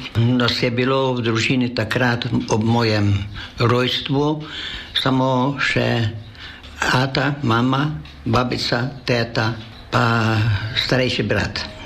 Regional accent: Martinje, Mura, Slovenia; born there; Rojen sem v Martinju, to je na Goričkem, v Prekmurju, tam, kjer je čisto v mačarski meji. Pa rojen sem 11.11.1910, navadni kmečki družini domači.

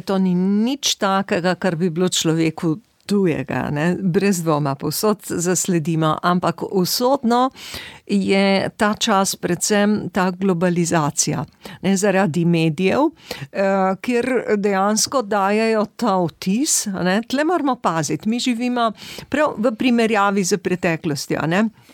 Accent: Littoral, Slovenia; jaz vendar prihajam z Primorske, ker vemo, kaj pomeni slovensko govoriti in imeti svojo državo

